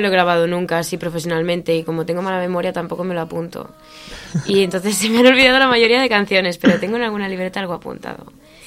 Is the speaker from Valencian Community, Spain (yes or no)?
no; Catalonia, Spain; porque como soy del centro de Cataluña, empecé haciendo conciertos benéficos